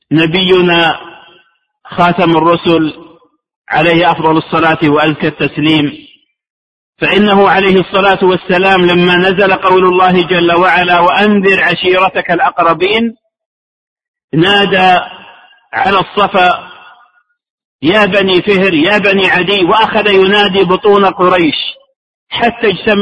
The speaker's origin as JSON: {"language": "Arabic", "region": "Najd", "country": "Saudi Arabia", "said": "يذكرني هذا بقصة حقيقية وقعت عندنا في نجد، وصاحبها معروف عندنا"}